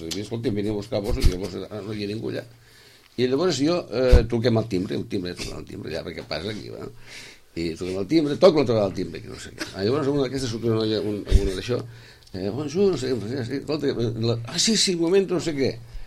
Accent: Sitges, Catalonia, Spain; Som de Sitges

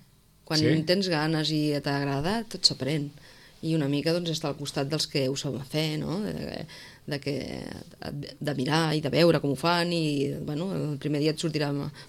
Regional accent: Sitges, Catalonia, Spain; els que som del poble, que som de Sitges i que som coneguts

